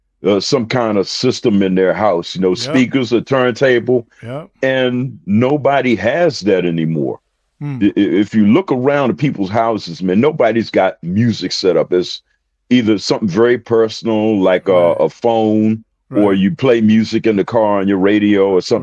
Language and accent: English; Bryan's Road, Maryland, United States; I was born in Bryan's Road, Maryland.